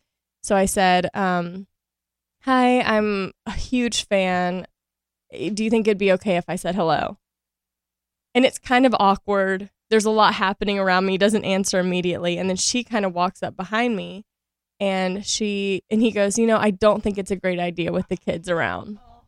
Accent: Shreveport, Louisiana, United States; So I grew up in Shreveport, Louisiana, which people think Louisiana, they first think New Orleans. I'm not from New Orleans. And then they think I'm from the boondocks, and I'm not from the boondocks.

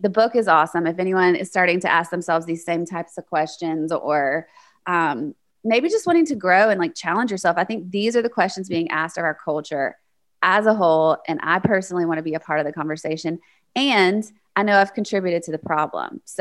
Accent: the South, United States; I didn't get it because I grew up in the South in a certain way.

